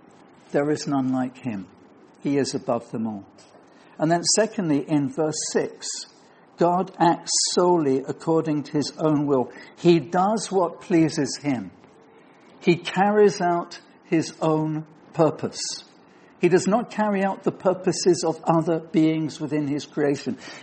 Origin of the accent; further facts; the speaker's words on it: United Kingdom; You know, we're British, we tend to moan about the weather.